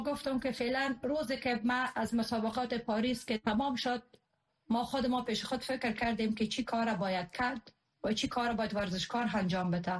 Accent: Afghanistan; با هی از افغانستان هستیم، افغان هستیم

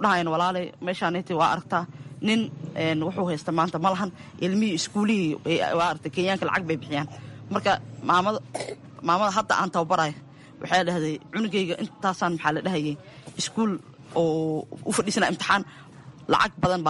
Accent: Mogadishu, Banaadir, Somalia; moved away; aniga waxaan kasoo qaxay Xamar, waxaan ku dhashay degmada Shibis, Yaqshiidna kusoo barbaaray. marka maxay ahayd Xamar waan kasoo qaxay 2007-dii ayaan kasoo qaxay.

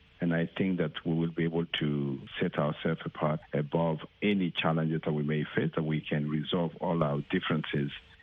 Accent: Ouéléssébougou, Koulikoro, Mali; English is a second language; As far as my hometown is concerned, is where I came to vote, and everything is went well.

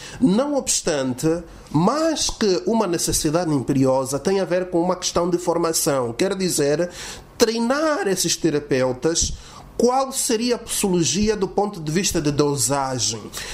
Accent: Angola; nascemos em Angola e as nossas doenças também são diferentes.

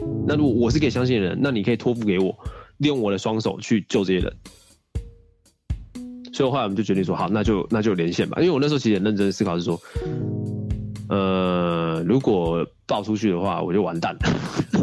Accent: Taiwan

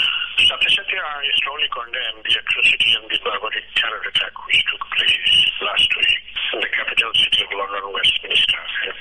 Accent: Bangladesh; বাংলাদেশে জঙ্গিবাদ সন্ত্রাসী কর্মকাণ্ডে আমরা প্রবাসী বাংলাদেশিরা সিরিয়াসলি কনসার্ন।

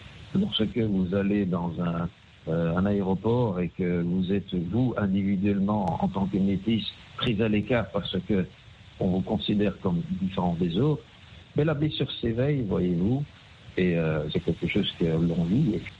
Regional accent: Belgium; Et voilà, donc personnellement, donc j'ai grandi en Belgique.

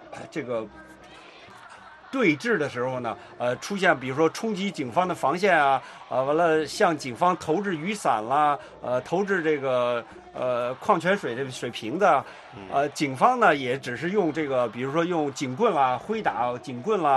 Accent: Hong Kong; 然后让我们香港人再投你北京选出来的候选人。

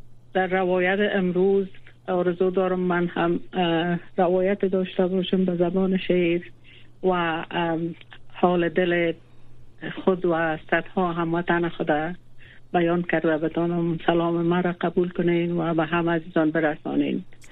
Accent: Kabul, Afghanistan; از کابل، دختر کابل هستم. در کابل تولد شدم و در کابل بزرگ شدم

